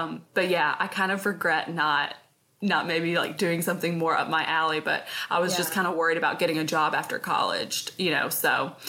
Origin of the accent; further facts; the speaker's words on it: Virginia, United States; Like I'm from Virginia originally, so I'm really just not like frilly.